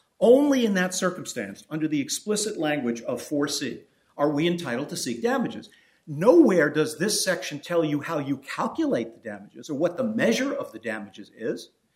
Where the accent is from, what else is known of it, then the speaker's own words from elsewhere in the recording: New York City, New York, United States; born there; I was born in the Bronx